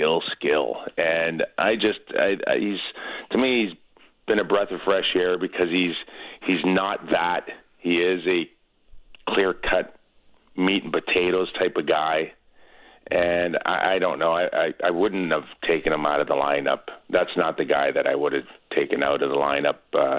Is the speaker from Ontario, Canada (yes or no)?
yes; Toronto, Ontario, Canada; born or raised there